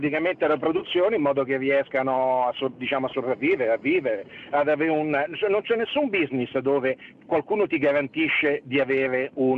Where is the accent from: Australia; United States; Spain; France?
Australia; Sydney, New South Wales; Io che sono di Sydney